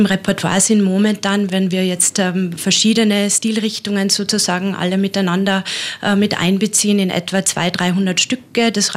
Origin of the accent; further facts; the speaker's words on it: Salzburg, Austria; born there; Ich finde Salzburg als gebürtige Salzburgerin sowieso eine tolle Stadt.